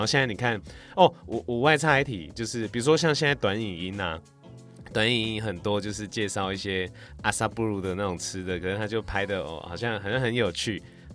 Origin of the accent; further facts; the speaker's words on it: Tainan, Taiwan; 然后加上我家是台南人，然后台南人就是很